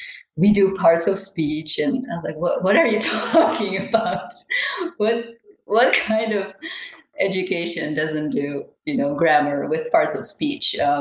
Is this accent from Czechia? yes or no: yes; Czechia; She was from the American side. I was from the Czech side.